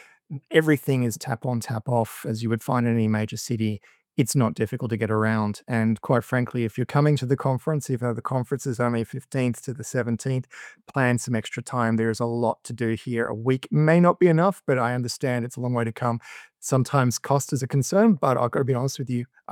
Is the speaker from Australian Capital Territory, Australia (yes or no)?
no; Sydney, New South Wales, Australia; So to have it in Australia and to have it in my hometown of Sydney, it's a dream come true.